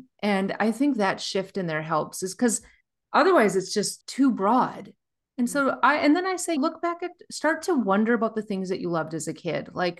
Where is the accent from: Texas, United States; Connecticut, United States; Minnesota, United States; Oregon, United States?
Minnesota, United States; now in Nashville, United States; I live in Nashville now, but I grew up in Minnesota.